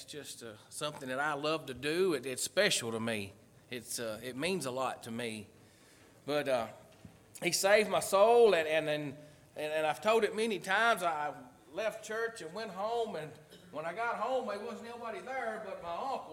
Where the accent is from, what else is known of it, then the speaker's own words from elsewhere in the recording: Lafayette, Tennessee, United States; Born and raised in Lafette, Tennessee.